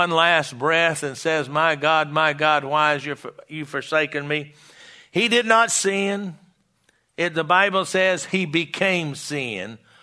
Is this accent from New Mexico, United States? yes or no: no; Texas, United States; now in Oklahoma, United States; I was raised in Texas, and here in Oklahoma, you know this.